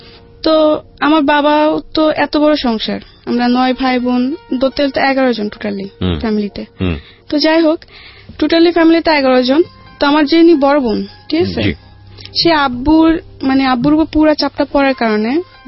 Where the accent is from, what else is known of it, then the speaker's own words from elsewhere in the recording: Chittagong, Chittagong Division, Bangladesh; born there; আমার জন্মস্থান চিটাগাং, আমি ওখানে জন্মগ্রহণ করি। আর আমার দেশের বাড়ি হচ্ছে মমিসিং।